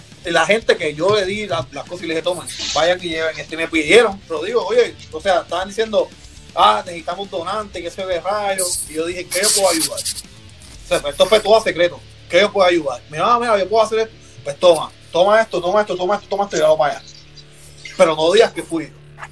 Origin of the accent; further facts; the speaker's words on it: Levittown, Puerto Rico; Yo me crié en Levitown toda mi vida.